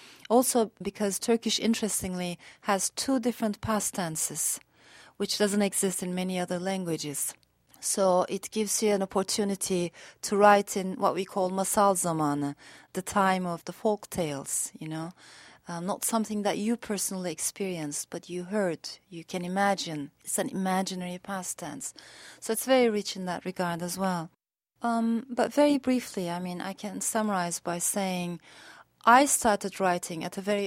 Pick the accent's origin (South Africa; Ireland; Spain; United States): Spain; also born or lived in Strasbourg, France; I was born in Strasbourg, France. I was raised in Spain and spent parts of my life in different cities.